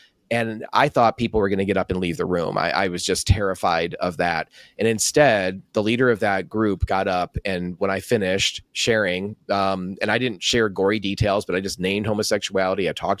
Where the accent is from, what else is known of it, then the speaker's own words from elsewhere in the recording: New York, United States; when I would go back to my hometown in New York on business, I would visit my family